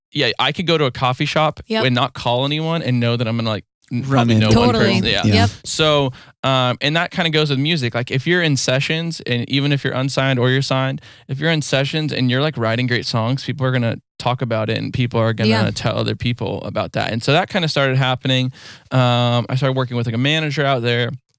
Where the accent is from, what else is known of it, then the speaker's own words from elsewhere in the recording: California, United States; I grew up, like we said, I grew up in Orange County